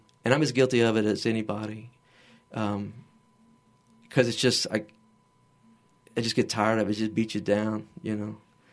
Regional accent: Louisiana, United States; And so I'm a totally Cajun. I'm a Mo from Boudreaux and LeBlanc's.

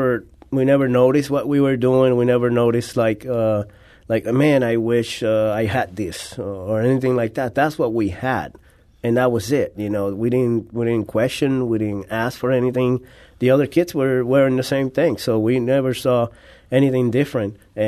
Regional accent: Dorado, Puerto Rico; And the little town we grew up in Dorado, it was amazing.

